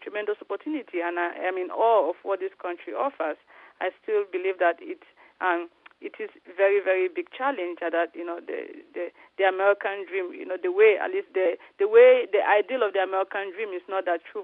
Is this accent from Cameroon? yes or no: yes; Cameroon; they're from my country, I'm from Cameroon.